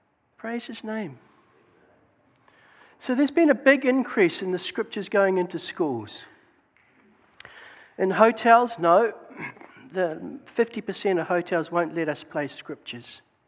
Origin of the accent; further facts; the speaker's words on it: Auckland, New Zealand; So this is my hometown, Auckland, and Auckland has got beautiful harbours.